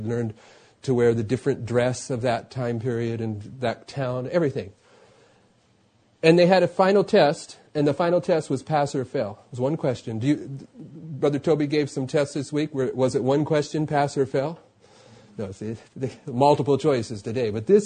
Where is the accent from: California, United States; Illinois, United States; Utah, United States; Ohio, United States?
California, United States; And, you know, I'm from California.